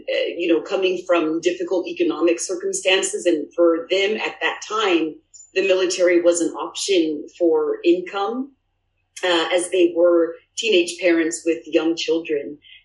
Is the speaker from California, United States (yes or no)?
yes; Lompoc, California, United States; So I am actually from Santa Barbara County. People who know me through UCSB have heard me say this before, but I actually was born and raised in Lompoc, California.